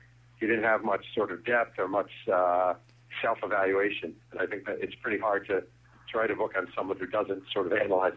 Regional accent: New York, United States; I grew up in New York, but every February, most Februarys, my brother and I would go down to Fort Lauderdale and stay with my grandparents.

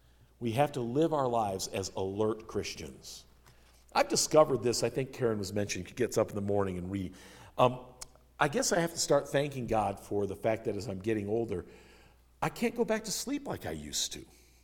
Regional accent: Concord, United States; when I would be running on the mill pond outside of my hometown of Concord in the winter.

